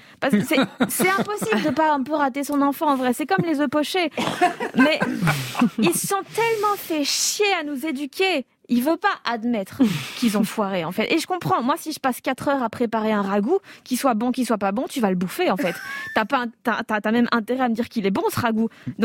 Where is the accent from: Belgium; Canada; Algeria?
Belgium; en tant que Belge, je ne vais pas parler du score